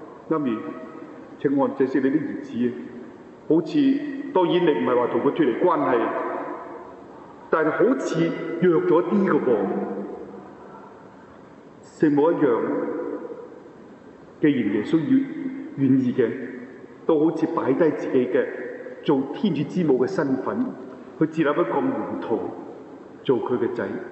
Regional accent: Mong Kok, Hong Kong; 我一次小时候在旺角住，你知道小时候当然是跟街头街尾的小朋友玩

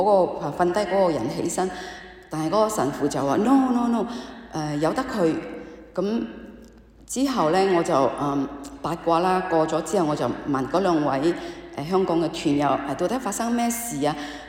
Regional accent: Malaysia; 咁我就翻咗去馬來西亞。咁因為我係嚟自一個九個兄弟姊妹嘅，我排最細嘅，全部都喺馬來西亞。

